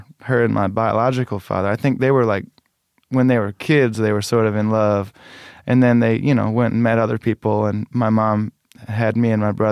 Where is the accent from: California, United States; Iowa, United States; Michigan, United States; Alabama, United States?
Michigan, United States; Muir; I mean, when I was a young kid, I grew up in Muir, which is about 7 miles outside of Ionia, which is about, you know, 20 minutes away from Grand Rapids.